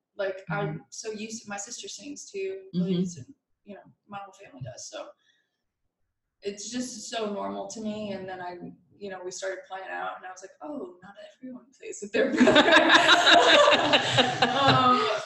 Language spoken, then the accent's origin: English; Nicholasville, Kentucky, United States; Yeah, I grew up in Nicholasville, Kentucky